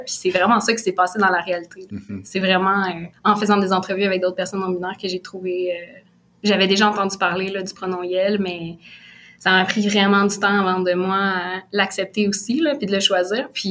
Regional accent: Quebec, Canada; also born or lived in Toronto; moi, j'ai 28 ans. Je suis taureau. Je viens de Lanaudière au Québec. J'ai vécu 5 ans à Toronto.

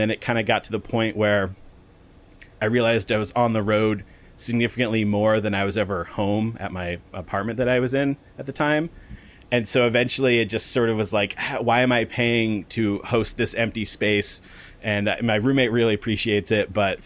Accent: Connecticut, United States; I'm originally from Connecticut, so I still have a lot of friends and my family are there.

